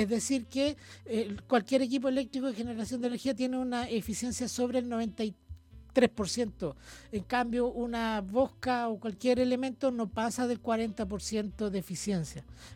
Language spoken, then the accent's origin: Spanish; Catemu, Valparaíso, Chile; vengo de Catemu, de la región de Valparaíso Interior